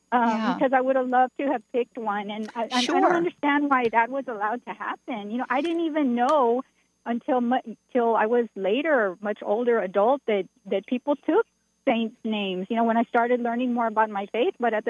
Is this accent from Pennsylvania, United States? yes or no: no; Texas, United States; And I grew up in Central Texas